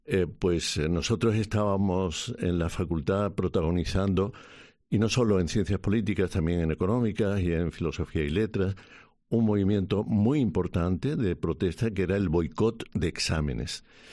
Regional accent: Spain; moved away as an adult; also born or lived in Geneva; yo quería estar vivo, activo y contribuir a que en mi país hubiera libertades, ¿no? Entonces, pues me fui a un entorno donde había muchísimos españoles, que era la ciudad de Ginebra

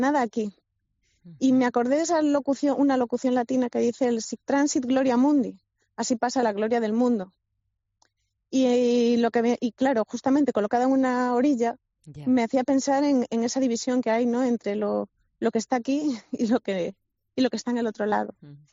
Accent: Galicia, Spain; Y de mi zona, o sea, de mi tierra, en Galicia

